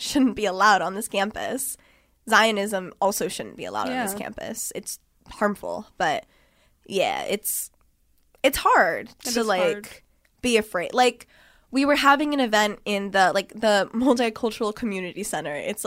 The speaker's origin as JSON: {"language": "English", "country": "Israel", "tie": "born or raised there", "said": "growing up in Israel"}